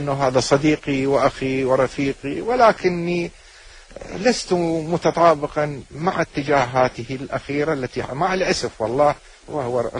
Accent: Najaf, Najaf Governorate, Iraq; also born or lived in Baghdad; أنا نشأت بالنجف وأكملت الثانوية بالنجف وكملت كلية الحقوق في بغداد.

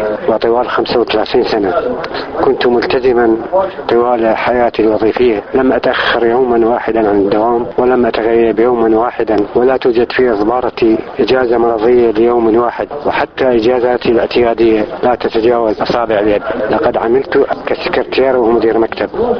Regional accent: Baqubah, Diyala Governorate, Iraq; born there; أنا من مواليد 1946 في بعقوبة

